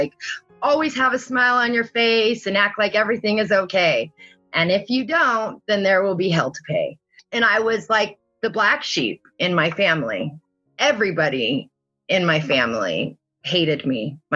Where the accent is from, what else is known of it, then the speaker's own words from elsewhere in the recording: Santa Barbara, California, United States; So me and Eric went home to California together. He was from Orange County area. I was from Santa Barbara.